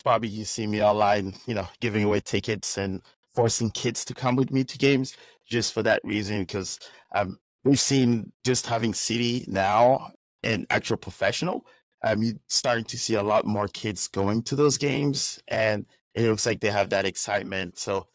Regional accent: Paris, Île-de-France, France; because I grew up in Paris.

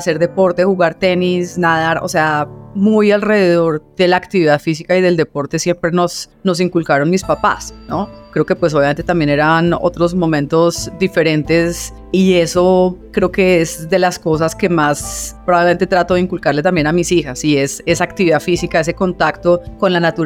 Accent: Tunja, Boyacá, Colombia; born there; Mi origen, yo soy boyacense, nací en Tunja, y la verdad es que para mí ha sido, pues, tuve una infancia, la verdad, muy tranquila, espectacular

